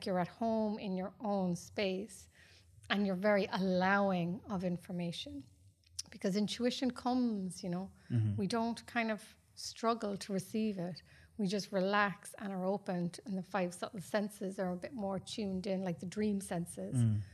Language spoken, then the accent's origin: English; Ireland; I'm Irish, I love it.